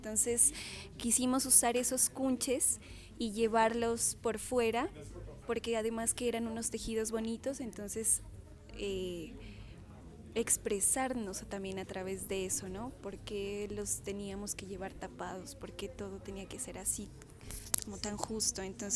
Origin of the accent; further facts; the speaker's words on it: Pasto, Nariño, Colombia; pero también de las costumbres, de cómo hablamos, de nuestro acento. Entonces, contar también a través de esas canciones un poquito de lo que somos las y los pastusos.